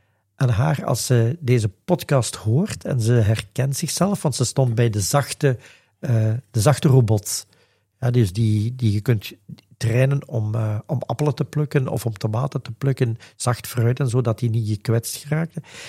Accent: Limburg, Belgium; nee, ik ben van Limburg.

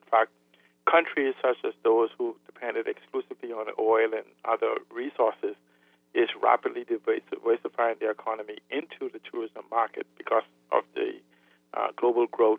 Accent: West End, Grand Bahama, Bahamas; I remember growing up in Grand Bahama. I remember growing up in West End, the Jack Tar Village.

